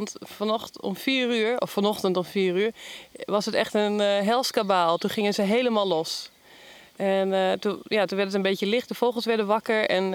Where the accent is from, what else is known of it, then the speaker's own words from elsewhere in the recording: Groningen, Netherlands; ik kom uit Groningen.